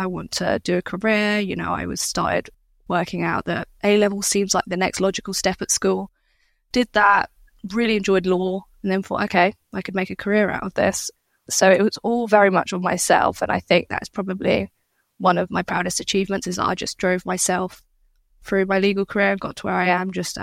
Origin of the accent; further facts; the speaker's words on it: Isle of Wight, South East England, United Kingdom; Well, I grew up on the Isle of Wight